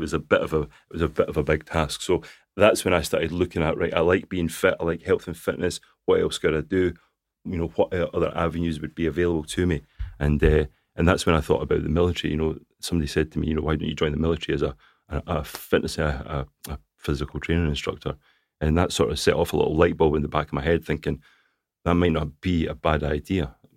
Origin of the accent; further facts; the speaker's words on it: Falkirk, Scotland, United Kingdom; Yeah, because I was from Falkirk to Glasgow. It was only 20, 25 minutes on the train, so right. I used to commute.